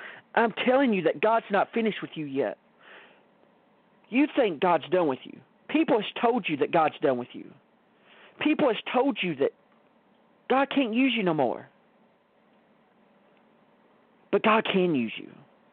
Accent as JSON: {"language": "English", "town": "Litchfield", "region": "Kentucky", "country": "United States", "said": "I moved to Elizabethtown, It was about 30 miles away, which this church was in Elizabethtown. I'm from Litchfield."}